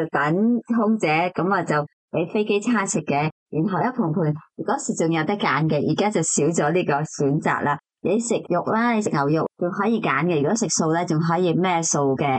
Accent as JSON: {"language": "Chinese", "country": "Hong Kong", "said": "我们香港人叫公仔面啊。"}